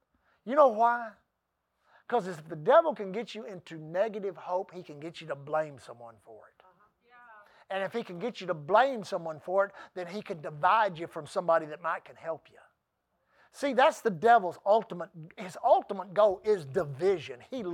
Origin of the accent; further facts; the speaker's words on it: Texas, United States; I always used to use the Houston Oilers as an example because I grew up on the Gulf Coast of Texas.